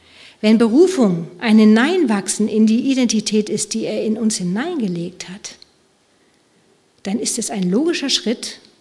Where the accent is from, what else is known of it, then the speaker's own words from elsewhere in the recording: Gütersloh, North Rhine-Westphalia, Germany; die Gegend um Gütersloh ist meine Heimat. Es ist die Region, in der wir aufgewachsen sind.